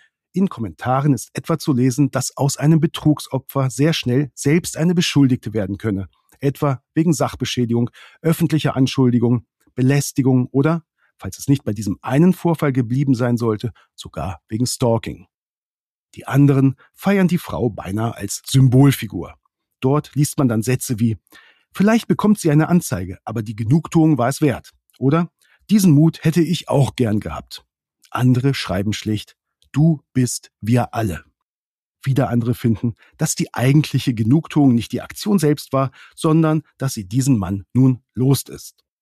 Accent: Grado, Friuli-Venezia Giulia, Italy; In meiner Heimat Grado ist die E-Roller-Nummer im letzten Sommer komplett schiefgegangen.

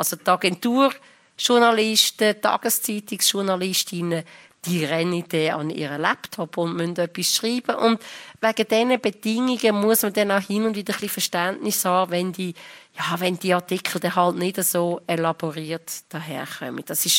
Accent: Lucerne, Switzerland; Ich meine, ich bin von Luzern gekommen. Ich habe in Zürich knapp gewusst

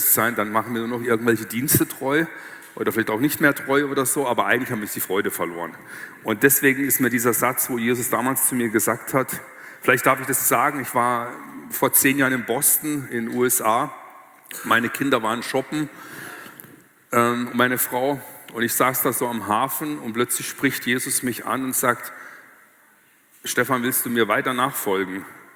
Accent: Baden-Württemberg, Germany; also ich als Schwabe und Deutsche, so in mir diesen Grunddrive

